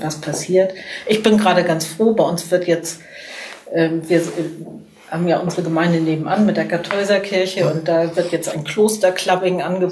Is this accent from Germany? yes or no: yes; Cologne, North Rhine-Westphalia, Germany; Und ich bin natürlich stolz als Kölnerin